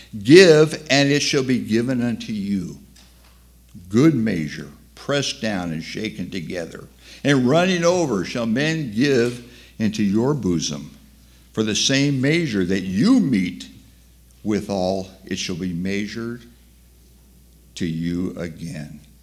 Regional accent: United States; Because I'm an American.

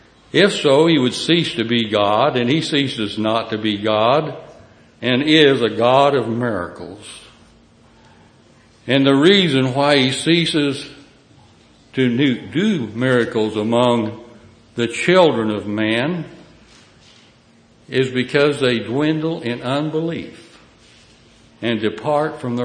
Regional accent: the Ozarks, United States; Jeff, forgive me, I'm from the Ozarks. Not really that. I got my little bit of education in central Missouri, but I still sound like a hillbilly.

